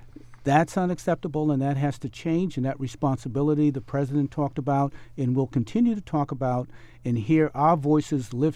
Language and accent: English; Massachusetts, United States; I mean, I grew up in Orchard Park housing projects. I grew up in a gang culture that you talked about earlier.